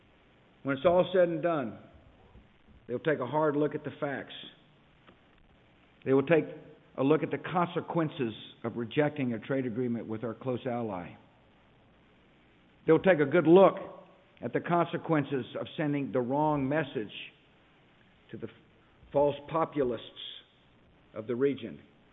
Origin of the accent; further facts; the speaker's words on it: Texas, United States; I grew up in Texas. I remember what the border was like.